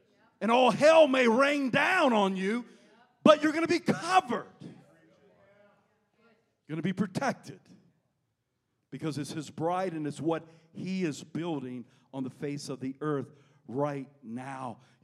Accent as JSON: {"language": "English", "region": "South Carolina", "country": "United States", "said": "I'm from South Carolina. The tree in South Carolina, our state tree is the palmetto tree, but it looks like a palm tree."}